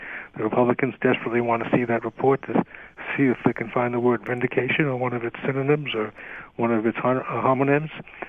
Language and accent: English; Salem, Massachusetts, United States; born there; I was born in Salem. I know a witch hunt when I see one.